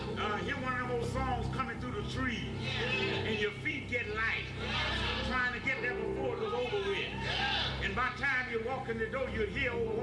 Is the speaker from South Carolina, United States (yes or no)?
no; Mississippi, United States; born there; see, I was born twice in Mississippi. That first birth, my mother told me what day it was.